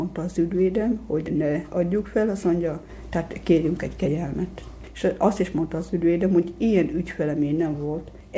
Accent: Hajdúhadház, Hajdú-Bihar, Hungary; Hát ugye Hajdúhatházról. Ott nevelkedtem, édesanyám, ott nevelt engem.

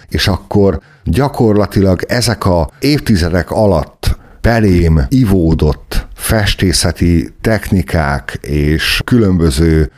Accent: Kiskunhalas, Bács-Kiskun, Hungary; born there; annyira hálás vagyok, hogy kiskunhalasra születtem, hogy van nekünk egy világhírű csipkénk, van a csipkénknek múltja, van jelene, és lesz jövője is.

